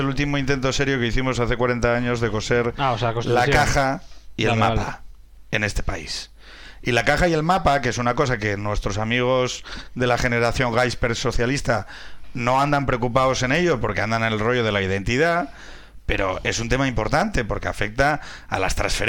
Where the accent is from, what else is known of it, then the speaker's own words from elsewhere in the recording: Asturias, Spain; Yo vengo de Asturias